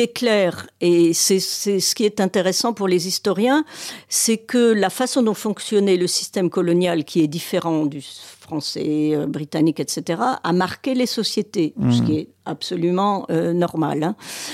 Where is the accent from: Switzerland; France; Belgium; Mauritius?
France; nous subissons en tant que Français. Moi, je ne suis pas parisienne.